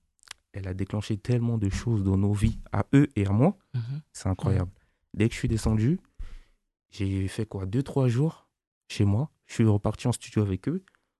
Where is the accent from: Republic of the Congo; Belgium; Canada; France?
Republic of the Congo; born there; moved away; Oui, je suis né au Congo. J'ai quitté en 2015.